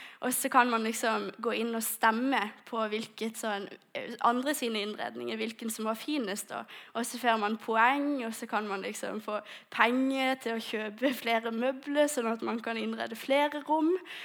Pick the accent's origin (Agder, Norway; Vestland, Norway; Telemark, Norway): Agder, Norway; Lista; jeg kommer jo fra Lista, og jeg er veldig glad for det.